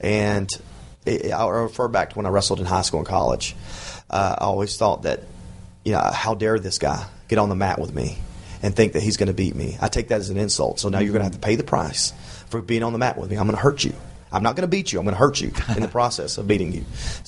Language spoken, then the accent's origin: English; the South, United States; You know, I don't know if it's because I was from the South or whatever it is, but they were good to me.